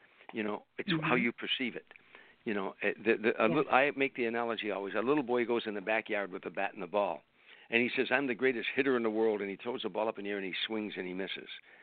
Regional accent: Harvey, Illinois, United States; See, where I grew up in Harvey, and I grew up, as you know, I grew up in a predominantly black area because we were so poor.

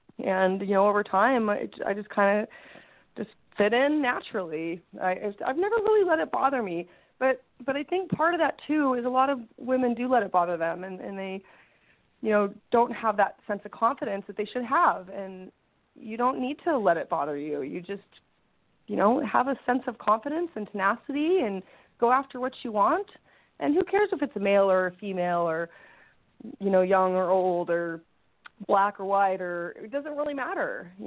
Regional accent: Las Vegas, Nevada, United States; now in Southern California, United States; I am from Las Vegas, Nevada, which is not many people grow up in Las Vegas and actually move out. And I've been here in Southern California after graduating University of Arizona for about 20 years now.

